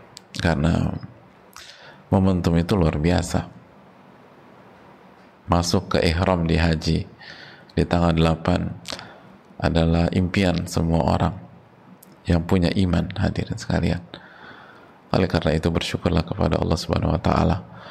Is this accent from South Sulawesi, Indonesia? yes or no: yes; Makassar, South Sulawesi, Indonesia; usia 60 tahun. Kita orang Makassar 39 tahun.